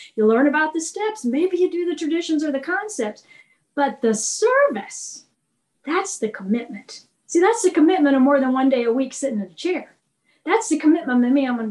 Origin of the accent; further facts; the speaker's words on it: Texas, United States; from Texas, and I'm glad to be here today.